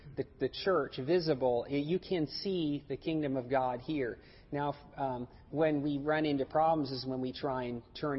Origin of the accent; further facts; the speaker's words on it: United States; Maybe that is right, but, I'm an American, so...